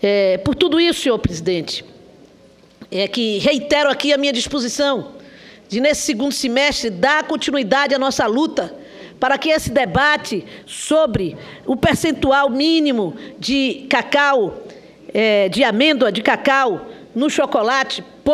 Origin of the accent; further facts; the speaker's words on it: Bahia, Brazil; especialmente do cacau da minha terra, da Bahia